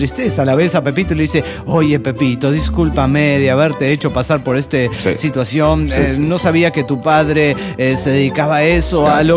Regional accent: Irapuato, Guanajuato, Mexico; de Irapuato, Guanajuato, México.

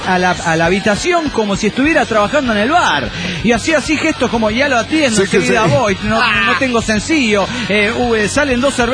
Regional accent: Mexico City, Mexico; Soy el anestesiólogo del DF mexicano.

